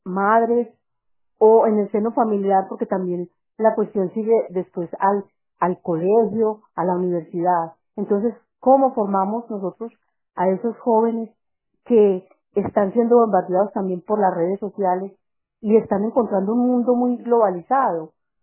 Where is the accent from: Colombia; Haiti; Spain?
Colombia; Itagüí, Antioquia; Yo soy colombiana, de Antioquia, Itagüí, municipio de Itagüí.